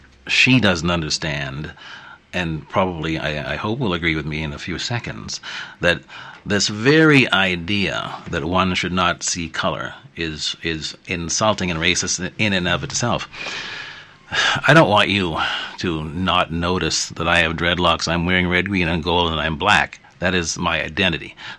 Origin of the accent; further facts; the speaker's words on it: Nova Scotia, Canada; I grew up in Nova Scotia. I can break down into tears when I hear the bagpipes, because I grew up with bagpipes around me. I'm part Indian, I'm part German, I'm part English and African.